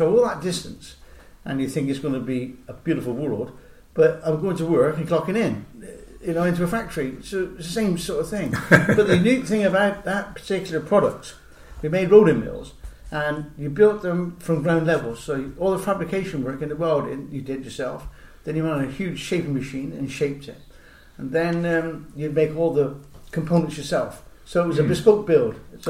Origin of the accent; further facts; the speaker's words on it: United Kingdom; now in New Zealand; I went and had my hair cut in a barber's in New Zealand, and obviously my accent. I wasn't talking like a dragon now. I was British.